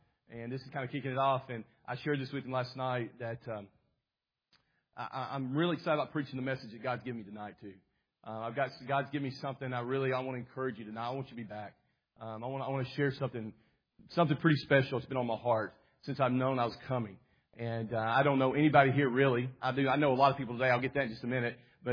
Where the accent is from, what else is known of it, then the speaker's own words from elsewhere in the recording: Dixon, Tennessee, United States; now in Jamestown, United States; I was born and raised in Dixon, Tennessee, so I'm a Tennessean. All right, and over on the west side of Tennessee. And I now live in Jamestown, Tennessee.